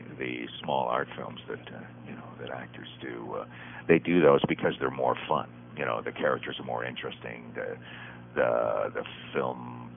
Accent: California, United States; Yeah, I was raised pretty much in California.

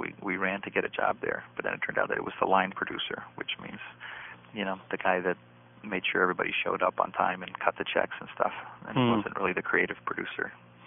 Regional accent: New York, United States; also born or lived in Rhode Island; I'm from New York, but I lived in Rhode Island for many years.

